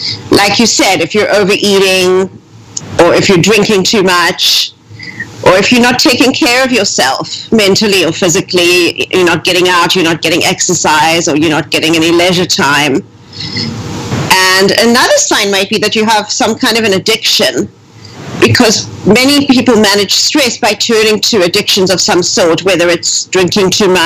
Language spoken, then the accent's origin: English; South Africa; I grew up in South Africa towards the last years of apartheid. So it was a very stressful time.